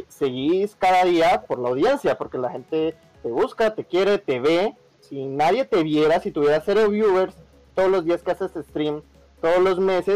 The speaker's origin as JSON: {"language": "Spanish", "country": "Colombia", "said": "Soy de Colombia, yo no sé, acá no hay, acá hay lenguajes indígenas o antiguos, pero yo no sé ninguno."}